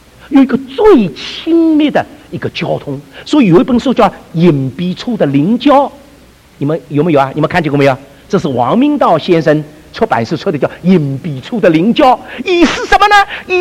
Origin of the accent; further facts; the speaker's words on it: China; 我小的时候在中国长大，我们那个时候家里的房子多啊，有一个大的园子，